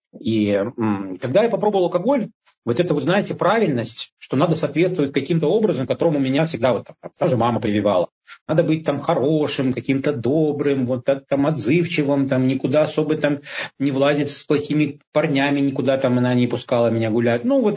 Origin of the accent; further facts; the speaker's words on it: Minsk, Belarus; now in Odesa, Ukraine; я сам из Минска, вынужден был после определенных событий в Беларуси выехать в Украину. Вот, в Одессе уже больше 3 лет.